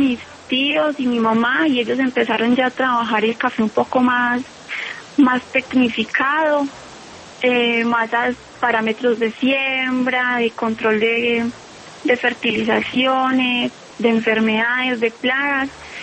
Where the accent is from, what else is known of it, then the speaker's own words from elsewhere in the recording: Montevideo, Antioquia, Colombia; Bueno, nosotros somos de Montevideo, Antioquia